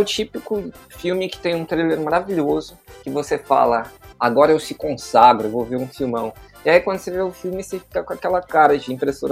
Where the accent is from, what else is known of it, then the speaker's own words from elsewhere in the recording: Brazil; E óbvio, como brasileiro, né, você sabe, né, a gente é um povo diferenciado.